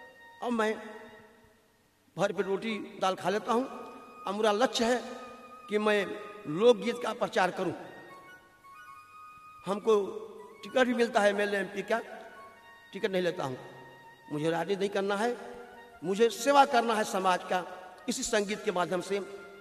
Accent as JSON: {"language": "Hindi", "town": "Azamgarh", "region": "Uttar Pradesh", "country": "India", "tie": "born there", "lives_now": "Lucknow, India", "said": "मैं गरीब परिवार का मजदूर का बेटा हूँ। मेरा जन्म आजमगढ़ मधुबन थाना में हुआ।"}